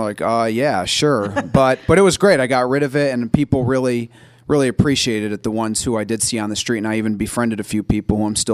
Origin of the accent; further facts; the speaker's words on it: Waterford, Michigan, United States; also born or lived in Columbus, Ohio; I was born in Columbus, Ohio, and I lived there for a few years. When my parents got divorced, I moved with my mother up to Michigan and Waterford, Michigan, and we lived there for about 10 years